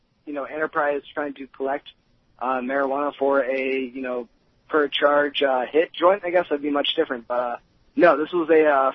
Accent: California, United States; I come from California, and I spent a lot of time in Humboldt

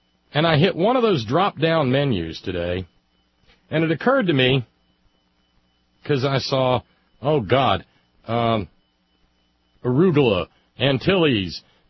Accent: Appalachia, United States; But I'm an Appalachian.

